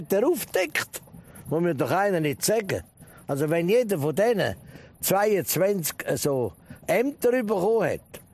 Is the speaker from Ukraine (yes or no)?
no; Switzerland; Und wir sind doch Schweizer.